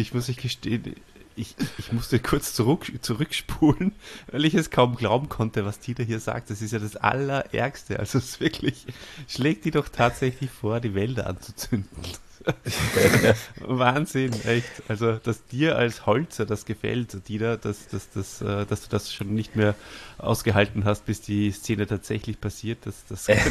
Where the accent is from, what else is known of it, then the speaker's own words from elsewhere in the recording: Austria; Also als Österreicher